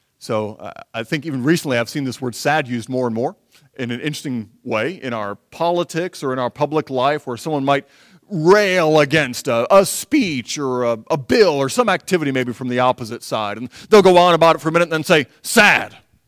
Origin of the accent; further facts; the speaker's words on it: Michigan, United States; Most of you know I'm from Michigan, and I do actually like the cold.